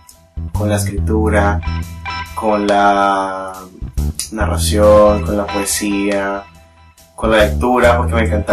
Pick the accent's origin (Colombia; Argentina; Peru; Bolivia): Colombia; Palmira, Valle del Cauca; a los 12 años, yo empecé a tocar puertas en mi ciudad natal, en Palmira